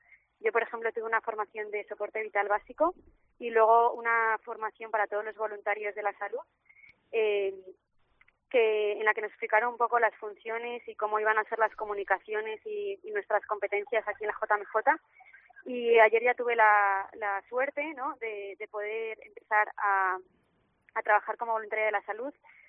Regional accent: Vigo, Galicia, Spain; Sí, soy de Vigo.

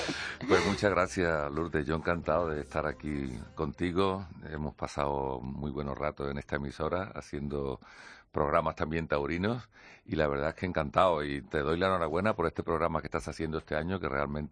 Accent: Seville, Andalusia, Spain; soy sevillano, me gustaba el torero artístico, tenía gusto toreando.

